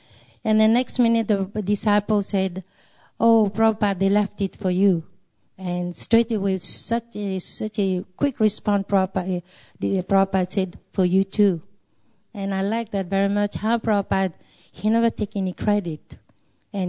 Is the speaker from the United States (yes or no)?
no; Mauritius; He was in Mauritius, because I'm from Mauritius myself.